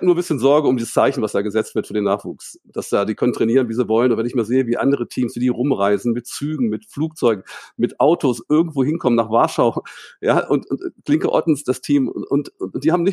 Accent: Hildesheim, Lower Saxony, Germany; Ich bin in Hildesheim aufgewachsen und Hildesheim ist eine Handballhochburg

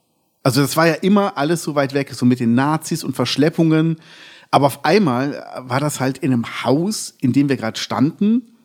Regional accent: Cologne, North Rhine-Westphalia, Germany; now in Ruppichteroth, Germany; Ich bin in Köln groß geworden, lebe jetzt in Ruppichteroth.

